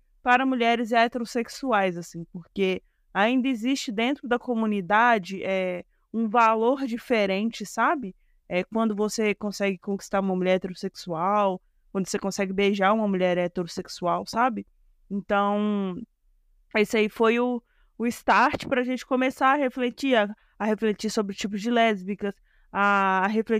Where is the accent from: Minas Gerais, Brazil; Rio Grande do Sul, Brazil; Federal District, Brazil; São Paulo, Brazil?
Minas Gerais, Brazil; Belo Horizonte; sou daqui de BH, sou uma mulher preta, cisgênero.